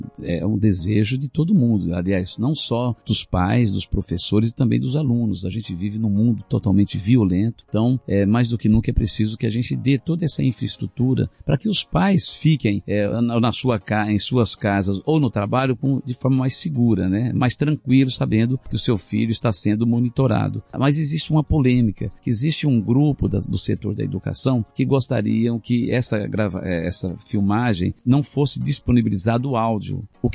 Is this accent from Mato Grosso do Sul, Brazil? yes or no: yes; Mato Grosso do Sul, Brazil; Eu sou sul-mato-grossense, eu sou cooperado